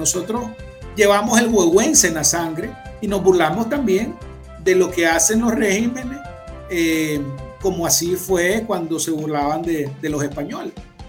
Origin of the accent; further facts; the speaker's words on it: Managua, Nicaragua; born there; yo nací en Managua, en el Belespay, en el hospital. En ese momento, yo nací en 1989